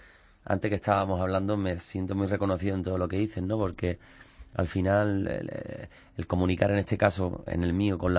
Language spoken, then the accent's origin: Spanish; Isla Cristina, Andalusia, Spain; vengo de Isla Cristina, pueblecito de Huelva, pueblo marinero. Ahí empezó mi historia, ¿no? Con mi familia, mis amigos, mi gente